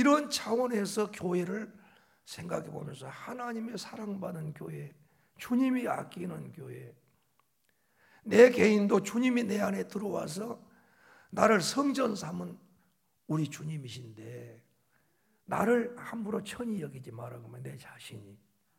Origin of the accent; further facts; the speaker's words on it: Wando, South Jeolla, South Korea; 저 완도, 그때는 섬이었어. 배 타고 와야만 해남을 옵니다.